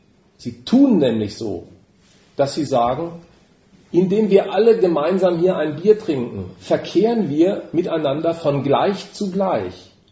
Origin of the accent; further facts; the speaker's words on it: North Rhine-Westphalia, Germany; Denk mal, ich komme also originär aus dem Ruhrpott